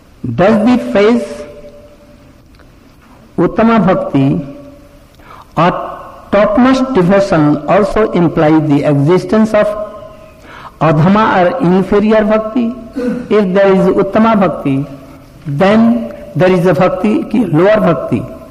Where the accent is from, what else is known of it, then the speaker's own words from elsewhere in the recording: India; English is a second language; Not only that I came from India and read towards, and you can easily fly to here.